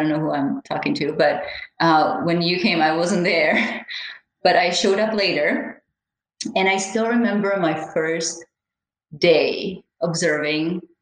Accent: Czechia; She was from the American side. I was from the Czech side.

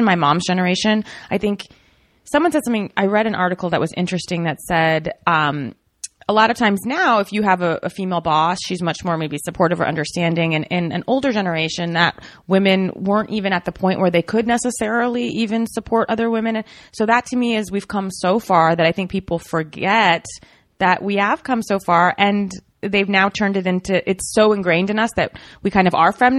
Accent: Alexandria, Virginia, United States; I grew up outside DC in Virginia and Alexandria.

